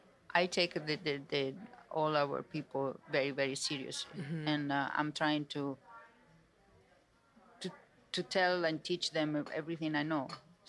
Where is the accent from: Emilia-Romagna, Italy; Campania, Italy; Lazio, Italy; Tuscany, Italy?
Tuscany, Italy; I'm from Tuscany, so I'm very proud of olive oil and everything.